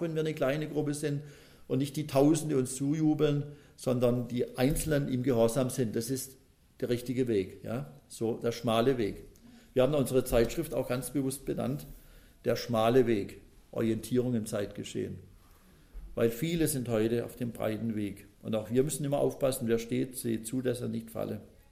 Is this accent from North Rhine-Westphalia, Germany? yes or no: no; Pforzheim, Baden-Württemberg, Germany; der ging in meiner Heimatstadt Pforzheim zur Schule